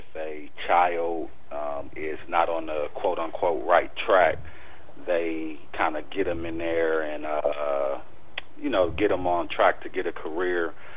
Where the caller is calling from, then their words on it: Milwaukee, Wisconsin, United States; I'm chiming in from Milwaukee. In Milwaukee, Wisconsin, we have something called Job Corps.